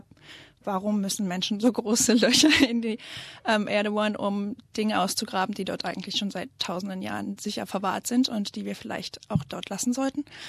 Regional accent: Lusatia, Germany; Ja, ich bin ja noch relativ jung und dann kurz nach der Wende, also während meiner Kindheit im Prinzip, wurden die meisten Tagebauer dort stillgelegt in der Lausitz.

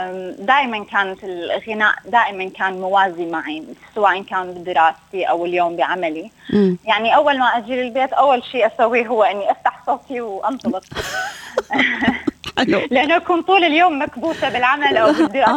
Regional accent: Sweden; now in Australia; So أنا عمري 25 سنة، ولدت ونشأت بالسويد

